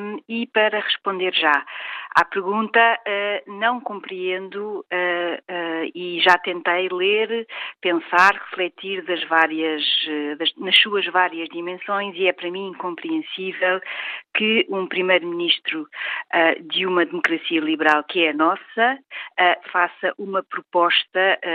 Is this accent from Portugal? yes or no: yes; Portugal; a nossa história enquanto portugueses implica uma ditadura terrível que tivemos no século XX